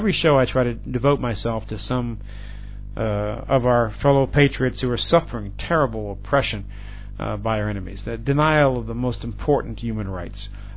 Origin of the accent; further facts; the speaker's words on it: United States; And as an American, that hurts my heart. And I say these things not because I hate my country. I love my country.